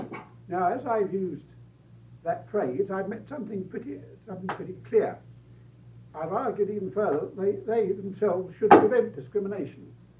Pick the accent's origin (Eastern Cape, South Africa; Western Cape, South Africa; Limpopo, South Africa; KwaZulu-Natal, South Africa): Western Cape, South Africa; Cape Town; now in United States; May I point out … from Cape Town and from the Hoover Institution and Cal State College at the moment.